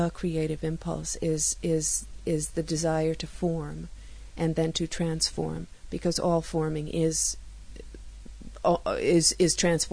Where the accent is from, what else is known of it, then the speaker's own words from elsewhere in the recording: New York City, New York, United States; And I grew up in New York City, and I just went to the most amazing school